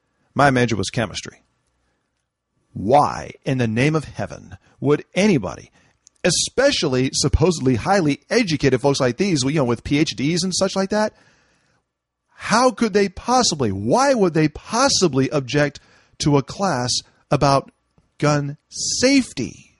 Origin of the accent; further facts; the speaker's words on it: San Francisco, California, United States; It's hardly a secret I grew up in San Francisco.